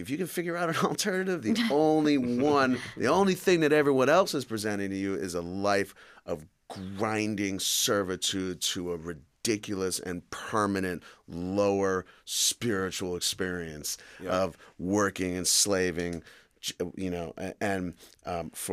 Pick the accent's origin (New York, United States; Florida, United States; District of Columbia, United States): New York, United States; And I grew up in New York with, you know, trains covered in graffiti.